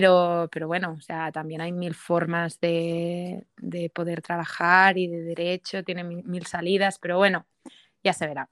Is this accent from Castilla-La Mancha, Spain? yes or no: no; Barcelona, Catalonia, Spain; born there; es una chica que nace en Barcelona, bueno, cerquita de Barcelona, y nada, tengo 24 años, estudié Derecho.